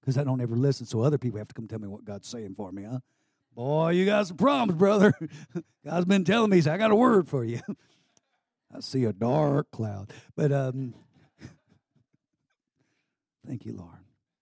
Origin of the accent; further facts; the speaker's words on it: Texas, United States; I said, don't you ever do that to me. I'm a Texan.